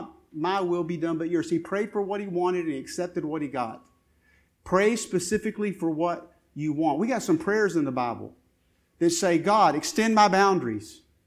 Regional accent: Lubbock, Texas, United States; I grew up in Lubbock, Texas. There's a school of preaching there called the Sunset School of Preaching.

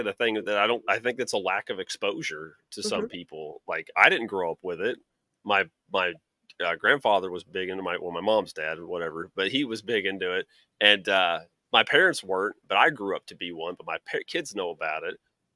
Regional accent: Tennessee, United States; Like, I don't care to tell people I'm from Tennessee. You know, I'm from the South.

